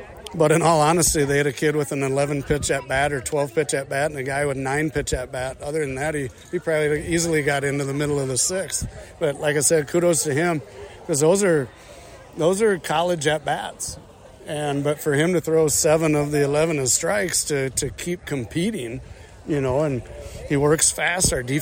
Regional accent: Iowa, United States; where I grew up in Northern Iowa

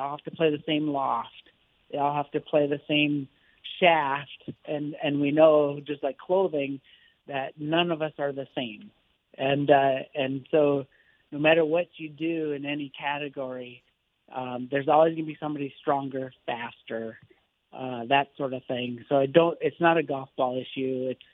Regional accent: Ohio, United States; It's not a disadvantage because I'm from Ohio and I get to play there regularly.

